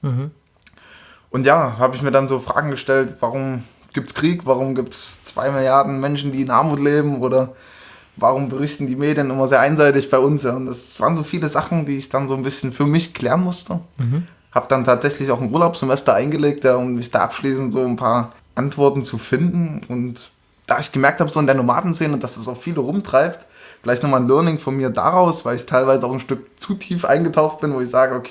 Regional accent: Leipzig, Saxony, Germany; born there; also born or lived in Australia; so bin ich dann in Leipzig geboren.

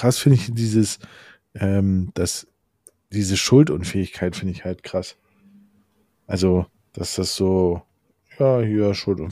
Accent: Hamburg, Germany; Doch, ich komme doch aus Hamburg.

